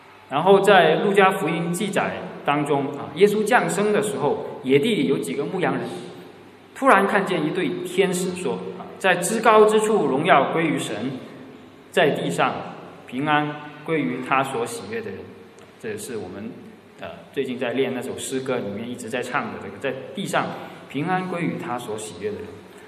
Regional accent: Guangzhou, Guangdong, China; 广州，我老家海珠区的那个事件

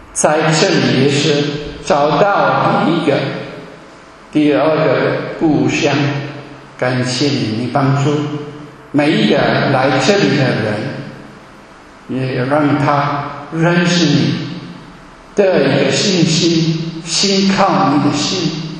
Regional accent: Germany; Chinese is a second language; 可是我们本地人，我们德国人不可以害怕，不可以烦恼，要支持好多人，好多穷人。

